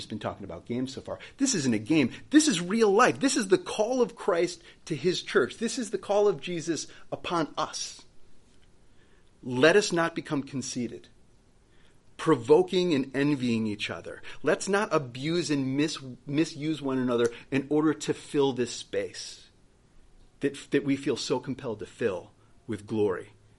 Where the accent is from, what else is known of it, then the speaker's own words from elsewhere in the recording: Buffalo, New York, United States; I'm from the Buffalo area, Buffalo, New York.